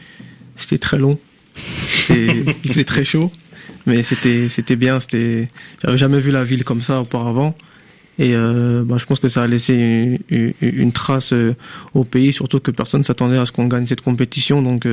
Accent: Paris, Île-de-France, France; parce que je suis parisien, donc oui

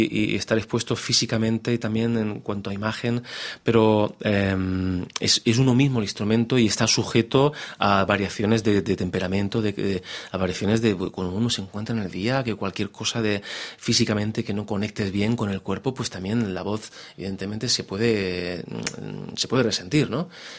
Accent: Granada, Andalusia, Spain; como granadino, además, granadino vivo todavía en Granada, tengo mi casa allí, vivo enfrente de la Alhambra

